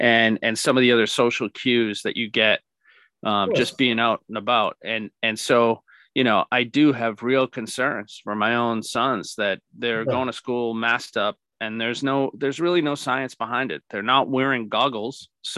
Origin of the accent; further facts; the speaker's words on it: Pembroke, Massachusetts, United States; I'm a local guy. I grew up in on the South Shore. I grew up in the town of Pembroke.